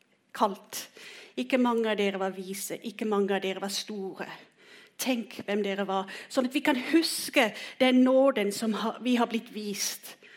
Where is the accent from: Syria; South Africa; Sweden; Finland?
South Africa; born there; Swedish is a second language; Det är nåde att vi kan vara född i ett land där jag är född i Sydafrika